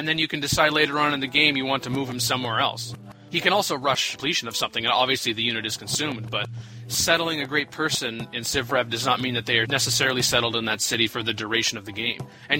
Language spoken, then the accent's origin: English; Canada; Being Canadian